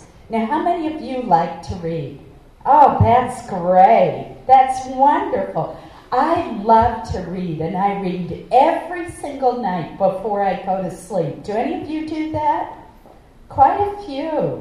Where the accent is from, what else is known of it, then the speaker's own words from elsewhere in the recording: Caribou, Maine, United States; when I was growing up in Caribou in Aroostook County, I never would have guessed that someday I'd be in the United States Senate.